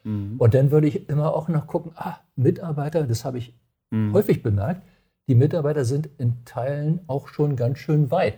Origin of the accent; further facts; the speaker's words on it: Berlin, Germany; ich komme ja aus Berlin.